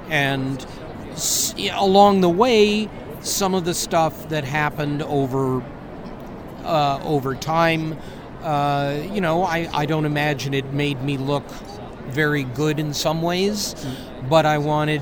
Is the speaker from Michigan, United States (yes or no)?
yes; Detroit, Michigan, United States; a very well regarded school in the Midwest near Detroit, which is my hometown